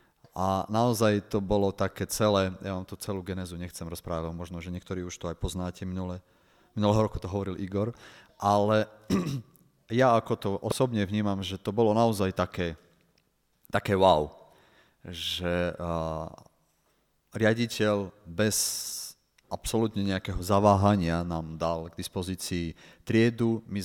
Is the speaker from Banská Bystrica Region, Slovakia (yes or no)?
no; Poprad, Prešov Region, Slovakia; som domáci z Popradu